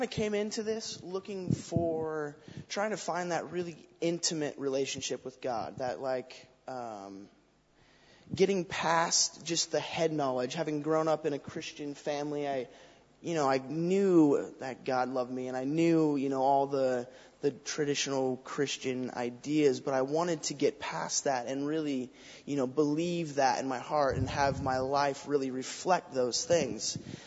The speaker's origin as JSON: {"language": "English", "region": "Colorado", "country": "United States", "tie": "born or raised there", "lives_now": "California, United States", "said": "I was born and raised in Colorado. We've only lived in California in that area for about 5 years now, so."}